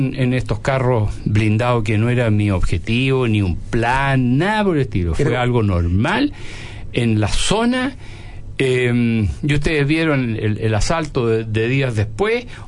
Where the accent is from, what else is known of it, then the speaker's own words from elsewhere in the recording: Chile; Pero ¿hasta dónde hemos permitido como chileno que llegue este tipo de vida?